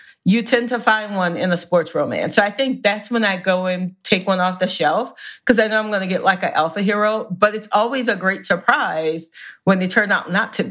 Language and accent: English; the South, United States; Well, I am from the South, where it is a religion. But I am from a football family.